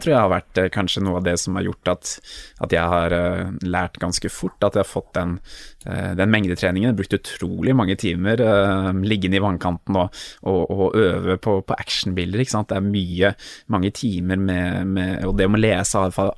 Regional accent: Oslo, Norway; Jeg er født og oppvokst i Oslo

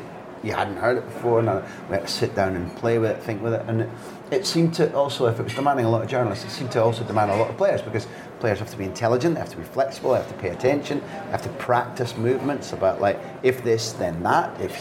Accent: Scotland, United Kingdom; You're making me laugh a little bit because as a Scot, I was given the glorious responsibility of being the England correspondent in the late 90s

